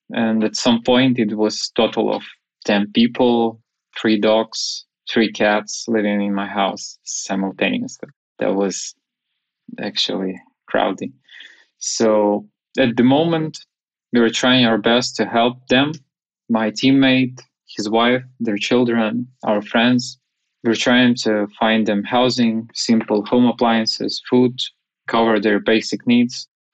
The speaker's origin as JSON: {"language": "English", "country": "Ukraine", "tie": "born or raised there", "second_language": "English", "said": "For example, the road from Kyiv to my hometown usually takes 7 hours by car."}